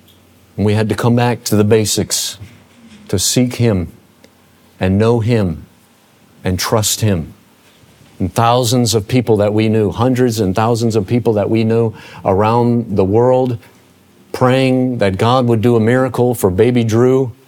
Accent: Indiana, United States; Cameroon is a little different than growing up in Indiana in the Midwest of the United States.

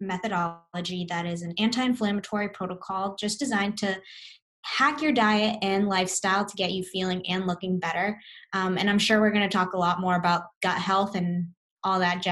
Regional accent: Boston, Massachusetts, United States; I'm from Boston.

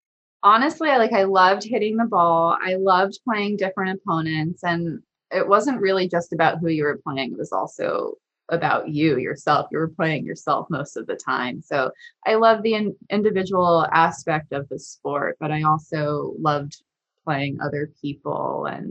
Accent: Villanova, Pennsylvania, United States; So I'm from the area, obviously. I'm from Villanova.

